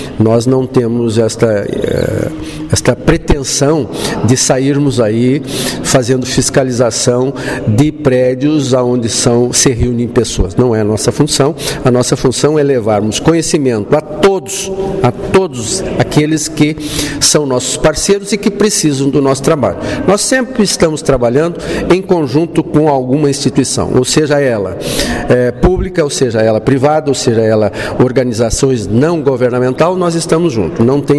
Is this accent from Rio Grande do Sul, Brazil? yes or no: yes; Nova Prata, Rio Grande do Sul, Brazil; born there; a minha família é de Lagoa Vermelha. Eu só nasci em Nova Prata por um acaso, porque o hospital de André da Rocha era o mais próximo, mas senão eu tinha nascido em Lagoa Vermelha.